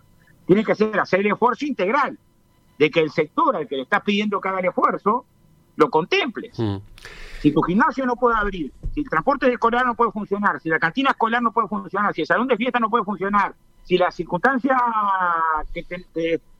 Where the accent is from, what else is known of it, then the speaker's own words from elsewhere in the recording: Uruguay; Nosotros, antes de ser militantes frente a artistas, somos uruguayos.